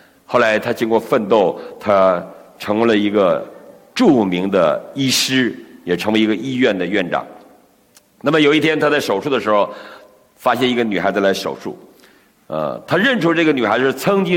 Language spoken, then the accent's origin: Chinese; China; 我们常说我们中国人是一个感恩的民族，我们中国人最会感恩